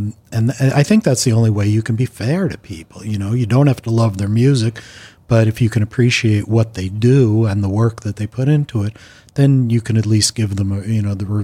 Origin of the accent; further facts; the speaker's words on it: Long Island, New York, United States; I grew up in Long Island, and so did